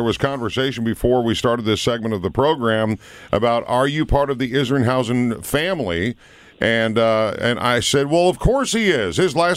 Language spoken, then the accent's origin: English; Minnesota, United States; Hold on, I'm from Minnesota.